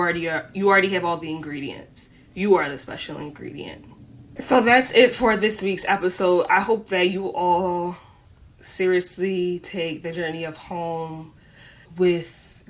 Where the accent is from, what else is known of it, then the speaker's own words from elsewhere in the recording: Philadelphia, Pennsylvania, United States; You know, I'm proud to be from Philly. Don't get me wrong, but it's different out there.